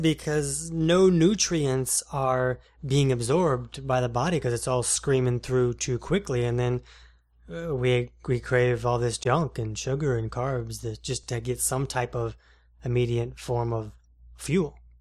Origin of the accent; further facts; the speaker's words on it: Jacksonville, Florida, United States; I'm from Jacksonville.